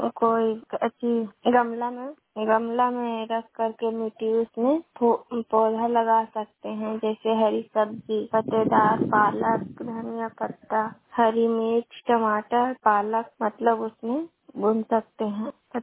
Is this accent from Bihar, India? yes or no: yes; Ranipur, Bihar, India; मैं कचड़ा पंचायत रानीपुर का रहने वाला हूँ, ईश्वर प्रखंड नवादा जिला का।